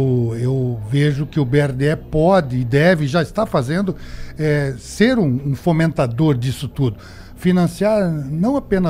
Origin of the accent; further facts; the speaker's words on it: Bituruna, Paraná, Brazil; Eu mesmo sou paranaense de Bituruna, meu pai é gaúcho.